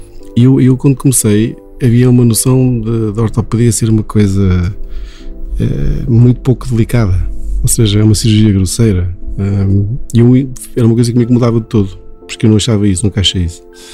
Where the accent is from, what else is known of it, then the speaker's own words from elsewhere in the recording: Tondela, Centro, Portugal; Eu sou de Tondela naturalmente, mas o sítio onde eu moro, onde eu tenho os meus amigos, a minha família, onde eu cresci, onde eu vivo, chama-se Mosteiro de Fragas.